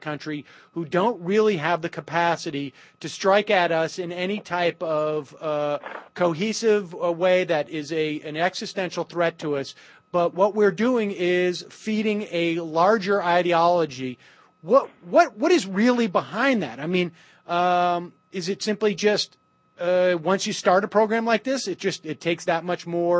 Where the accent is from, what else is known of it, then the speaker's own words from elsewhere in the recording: Worcester, Massachusetts, United States; You know, we had that with Dennis Leary, who came from Worcester, my hometown.